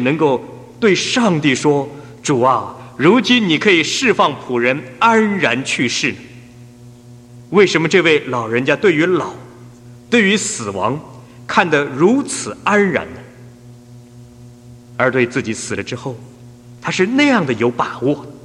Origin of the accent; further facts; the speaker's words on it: China; 我就想到我们中国人常说老吾老以及人之老的名言了。